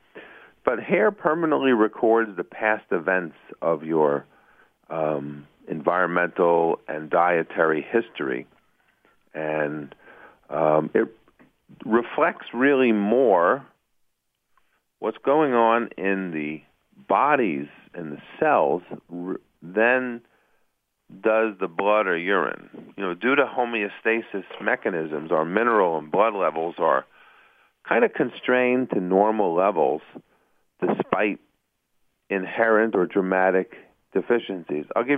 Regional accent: New York, United States; So anyway, got to get used to the lingo because I'm originally from New York.

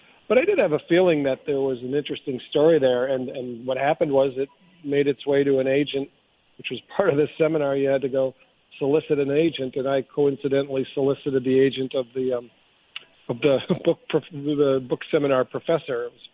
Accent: Wisconsin, United States; then I came back to my home state in 2002 as a, they called it a super general assignment feature writer at the Milwaukee Journal Sentinel

